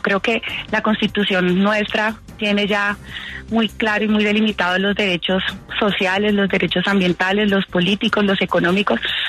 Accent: Bogotá, Colombia; also born or lived in Cali; Nosotros llegamos de la ciudad de Cali cuando yo tenía 5 años y llegamos a la ciudad de Bogotá

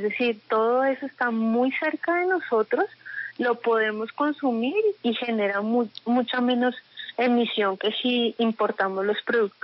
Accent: Bogotá, Colombia; nosotros como bogotanos no lo sabíamos.

